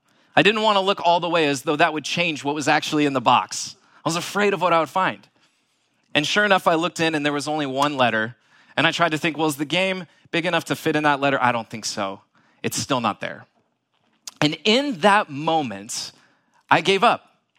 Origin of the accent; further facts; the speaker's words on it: San Diego, California, United States; I just wanna say I'm from San Diego. And the Chargers left us a long time ago when it comes to football